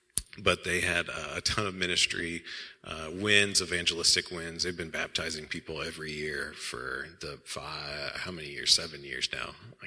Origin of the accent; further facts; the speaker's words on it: Omaha, Nebraska, United States; So I grew up in Omaha